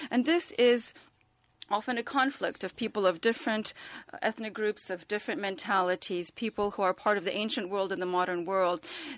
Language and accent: English; Russian Far East, Russia; English is a second language; I come from the Udige Nation. The peoples of Udige live in the far east of the Russian Federation. My people make up a little bit over 1,600 people.